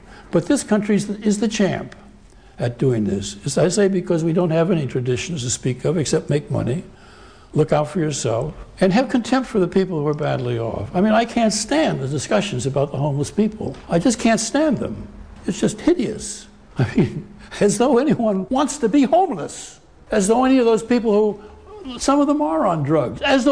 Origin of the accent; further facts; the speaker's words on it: San Francisco, California, United States; born there; I was born in San Francisco, white, in a middle-class family.